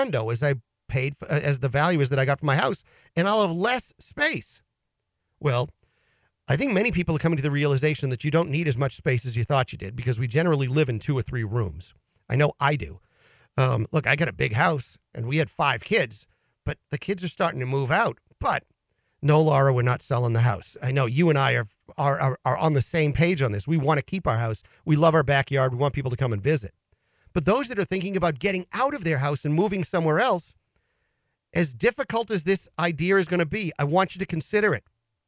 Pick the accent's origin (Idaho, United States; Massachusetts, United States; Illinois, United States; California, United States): Massachusetts, United States; Peabody; the house that I grew up in West Peabody, that my father paid mom and dad paid $79,900 for back in the 70s.